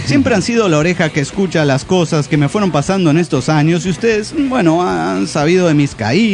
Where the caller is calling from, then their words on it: Guadalajara, Jalisco, Mexico; de Guadalajara.